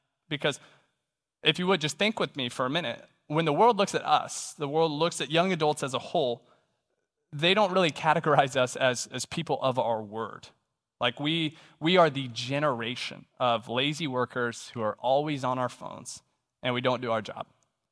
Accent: St. Joseph, Missouri, United States; born there; Thing number one is I was born right here in St. Joe, Missouri.

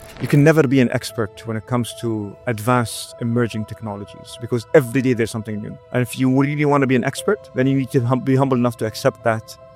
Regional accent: Dubai, United Arab Emirates; also born or lived in South Korea; I was born and raised in Dubai.

